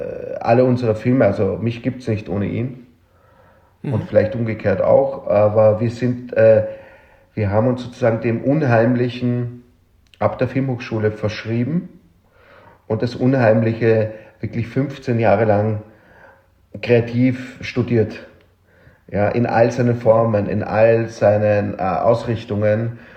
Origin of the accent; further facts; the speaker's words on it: Vienna, Austria; now in Berlin, Germany; mein Background aus Wien